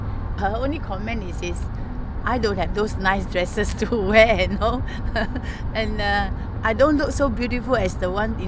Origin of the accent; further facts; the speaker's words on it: Singapore; I'm from Singapore. I'm 67 now.